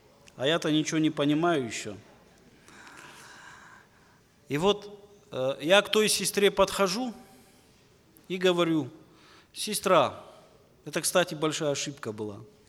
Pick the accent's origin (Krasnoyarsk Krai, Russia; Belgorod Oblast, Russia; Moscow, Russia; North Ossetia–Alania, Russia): North Ossetia–Alania, Russia; Beslan; born there; А я вообще родился в городе Беслане. Это мой родной город.